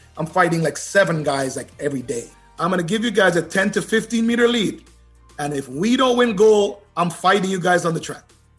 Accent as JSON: {"language": "English", "country": "Jamaica", "tie": "born there", "said": "My parents are Jamaican. I was born in Jamaica."}